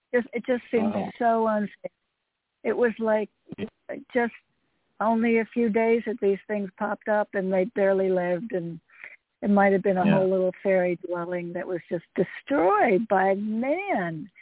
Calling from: Connecticut, United States; in Connecticut.

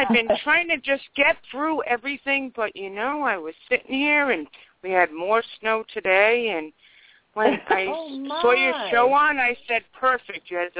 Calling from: Rhode Island, United States; I'm calling from Rhode Island.

